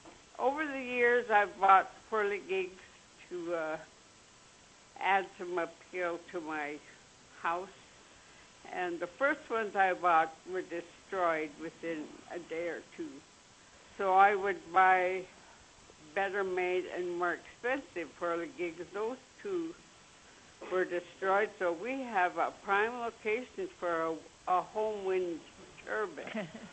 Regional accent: Sitka, Alaska, United States; born there; I was born in Sitka, but I met a guy from here, and we married, and I've been here over 30 years.

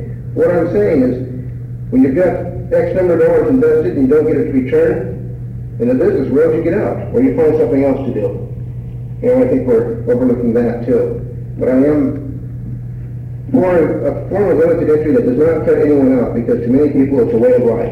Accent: Sitka, Alaska, United States; I grew up in Sitka. I started commercial fishing when I was 13.

